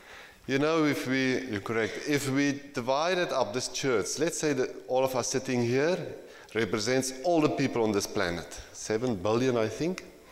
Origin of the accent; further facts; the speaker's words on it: South Africa; Growing up in South Africa was a different life for us.